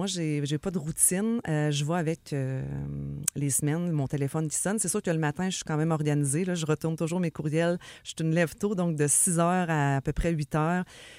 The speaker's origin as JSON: {"language": "French", "region": "Quebec", "country": "Canada", "said": "moi, je viens de l'Abitibi, puis c'était beaucoup ça. Le monde est plus petit, le monde se réfère entre eux."}